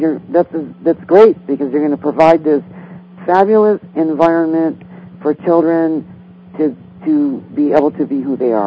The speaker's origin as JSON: {"language": "English", "region": "Illinois", "country": "United States", "said": "And we're both from Illinois."}